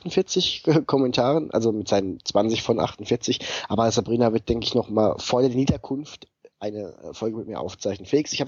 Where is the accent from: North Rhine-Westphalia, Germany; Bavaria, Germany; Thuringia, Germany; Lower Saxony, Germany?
Bavaria, Germany; Schneeberg; born there; Mein Geburtsort ist ja Schneeberg, ja?